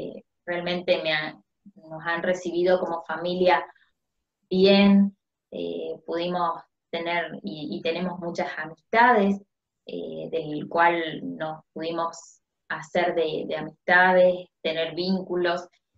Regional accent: Misiones, Argentina; born there; me hizo acordar mucho de mi ciudad natal, de donde nací, porque realmente nací, bueno, en un pueblo que, en Misiones, del cual es un pueblo muy parecido a Federal.

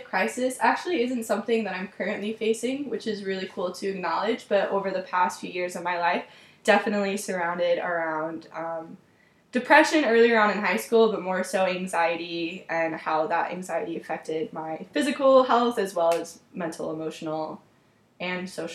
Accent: Phoenix, Arizona, United States; I'm from Phoenix, Arizona. I'm currently a junior at the U of A studying public health

